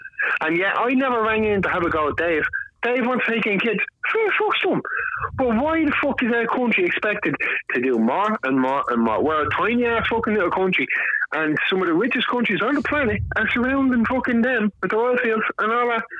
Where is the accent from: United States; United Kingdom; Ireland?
Ireland; So me as an Irishman and my country, why are we obligated to take people in from the other side of the world